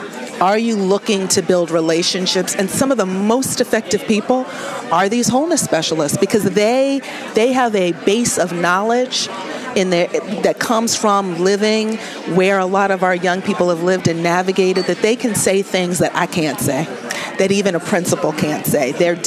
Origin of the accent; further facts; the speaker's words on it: New England, United States; they look at me and they know I grew up in New England and I did, you know.